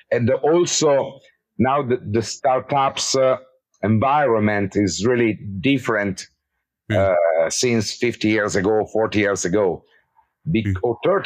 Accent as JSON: {"language": "English", "country": "Italy", "tie": "born or raised there", "second_language": "English", "said": "I was born in Italy, so I used to, and when I was young, I never went abroad. So I born here. I study here in Italy. I start to work here when I was a young guy, and I start to do my first company also in Italy."}